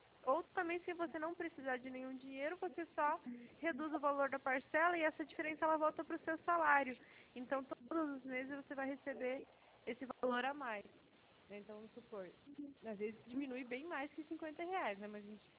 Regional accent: Foz do Iguaçu, Paraná, Brazil; also born or lived in Rondônia; Foz do Iguaçu, tá? Mas é que o DDD ainda tá 69, que eu vim lá de Rondônia.

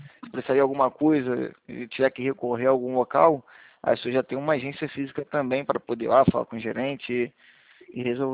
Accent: Rio de Janeiro, Brazil; Do Rio de Janeiro.

